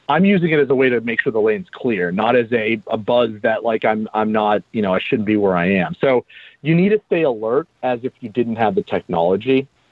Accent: Boston, Massachusetts, United States; I'm from Boston. People think we're jerk drivers.

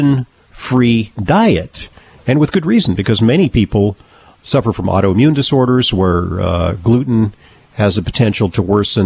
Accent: Manhattan, New York, United States; I'm from Big Town. I'm from Big Town, New York. We also refer to it as Manhattan.

